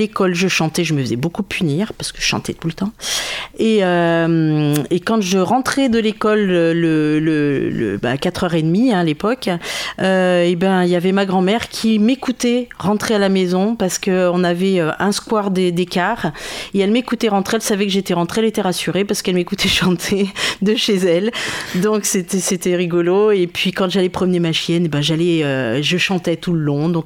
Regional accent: Montluçon, Auvergne-Rhône-Alpes, France; moved away as an adult; Oui, je suis d'Auvergne, je suis de Montluçon exactement.

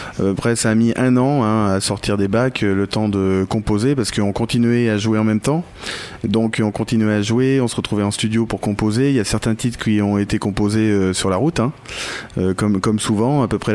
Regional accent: Écoyeux, Nouvelle-Aquitaine, France; je suis d'Écoyeux, donc un groupe voilà, plutôt local.

